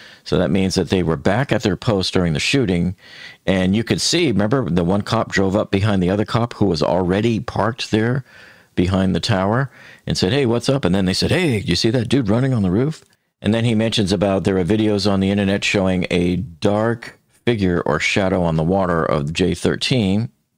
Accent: Boston, Massachusetts, United States; I'm from the Show Me State, even though I'm from Boston

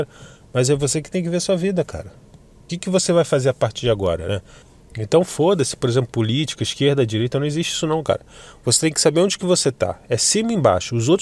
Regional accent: Brazil; Ainda mais eu que sou brasileiro, moro no Rio de Janeiro, né?

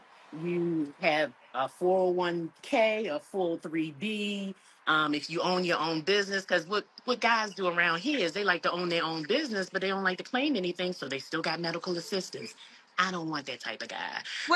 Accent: Baltimore, Maryland, United States; You know, I'm from Baltimore. It's a lot of bums around here, respectfully.

